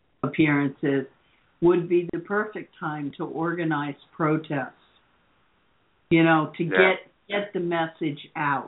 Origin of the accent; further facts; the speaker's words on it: Florida, United States; Listen, I'm from Florida.